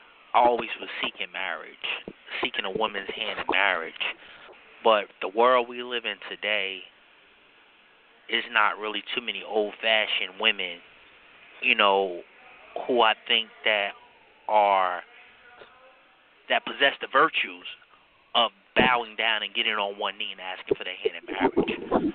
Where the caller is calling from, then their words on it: Avondale, New Jersey, United States; I'm calling from Avondale, New Jersey.